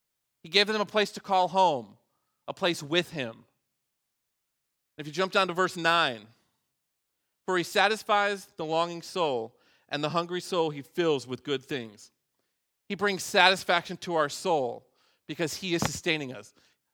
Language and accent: English; Pacific Northwest, United States; I grew up in the Pacific Northwest. My teenage years spent out in the Pacific Northwest.